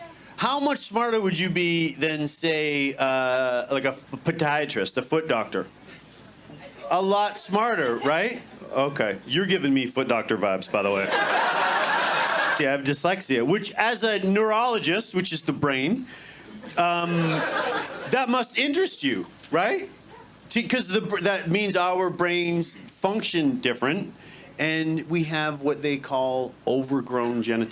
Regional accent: Canada; I'm from Canada. I don't know anything about University of Chicago.

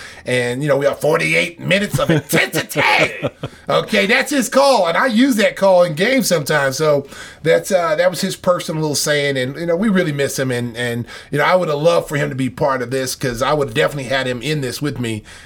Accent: Oklahoma, United States; And, you know, growing up in Oklahoma, you know, Oklahoma is a football state.

